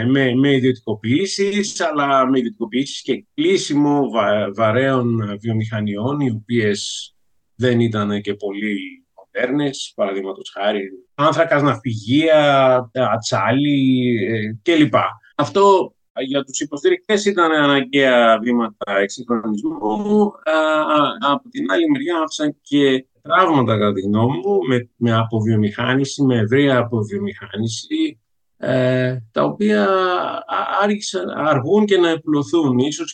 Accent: Athens, Attica, Greece; moved away as an adult; also born or lived in Patras; now in United Kingdom; Γεννήθηκα το 1963 στην Αθήνα, όπου έζησα μέχρι 12 χρονών περίπου, μέσα δεκαετίας του 70. Μετά σχολείο, γυμνάσιο και λύκειο στην Πάτρα

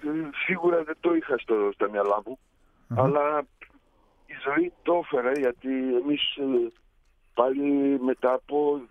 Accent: Crete, Greece; also born or lived in Poland; εγώ γεννήθηκα στην Πολωνία βέβαια, μέχρι 8-9 ετών έμενα εκεί. Μετά έφυγα στην Κρήτη.

